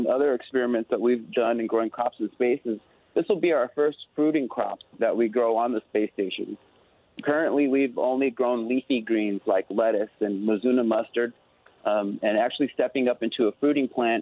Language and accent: English; Española, New Mexico, United States; I am an Española native. I was born in Santa Fe.